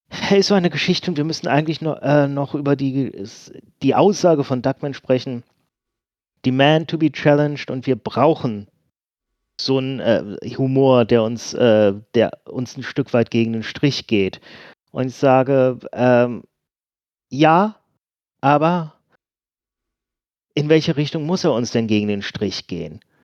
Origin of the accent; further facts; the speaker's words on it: Northern Germany, Germany; ich bin auch aufgewachsen mit in dem Umfeld, wo ich aufgewachsen bin, auf dem norddeutschen Dorf.